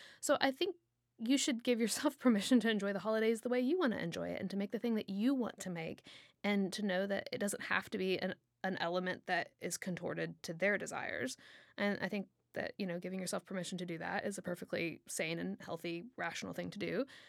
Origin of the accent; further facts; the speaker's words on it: the South, United States; I grew up in the South and there's very certain, like, pinkies out, you know, traditions that you have.